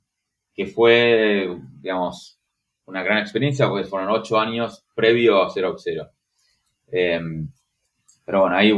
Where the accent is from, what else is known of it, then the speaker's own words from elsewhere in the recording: Buenos Aires, Argentina; born there; nací en Buenos Aires, tengo 40 años, así que nací en el 80